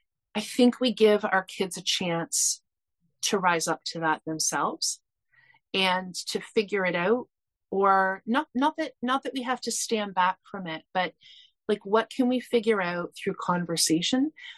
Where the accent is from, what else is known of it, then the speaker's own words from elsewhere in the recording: Canada; as a Canadian, I had to look up what rota meant